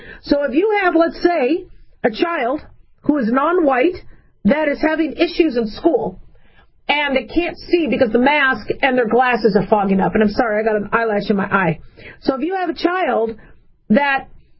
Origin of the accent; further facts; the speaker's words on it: Arizona, United States; also born or lived in Las Vegas, Nevada; growing up in Arizona and Vegas, you know, you get allergic to a lot of oleanders and mulberry trees and olive trees and whatever, and desert plants.